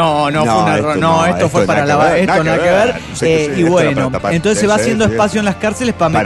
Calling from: Zihuatanejo, Guerrero, Mexico; Desde Siguantanejo, navecita

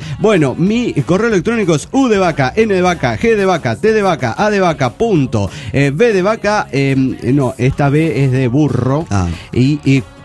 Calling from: Córdoba, Argentina; de Córdoba, Argentina.

